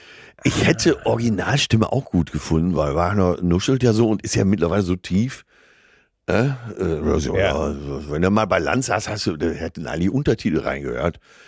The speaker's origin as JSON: {"language": "German", "region": "Hamburg", "country": "Germany", "said": "als Hamburger"}